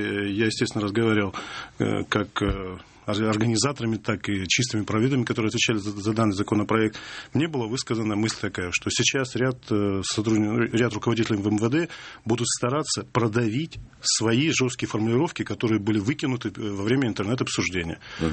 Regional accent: Chelyabinsk, Chelyabinsk Oblast, Russia; born there; Я родился в Челябинске, закончил политехнический институт, отучился в высших курсах КГБ в городе Тбилиси, 1.5 года жил в Тбилиси

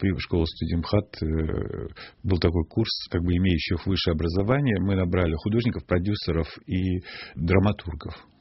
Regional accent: Tuapse, Krasnodar Krai, Russia; Нас роднит то, что я из Туапсе, он из Ростова.

